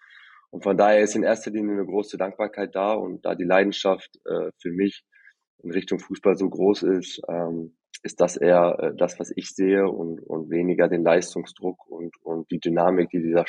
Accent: Essen, North Rhine-Westphalia, Germany; Ich bin ein Kind des Ruhrgebiets und hier im Ruhrpott. Ich bin in Essen groß geworden

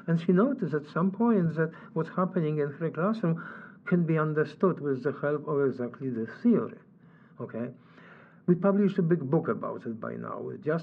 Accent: Poland; English is a second language; moved away as an adult; I'm originally from Poland. And I came a long time ago. I came in 1969.

